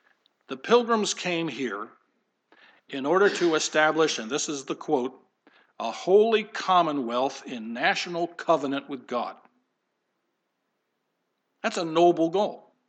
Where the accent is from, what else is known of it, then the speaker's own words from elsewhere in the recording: New Jersey, United States; or I grew up in New Jersey and I have roots there and affection for it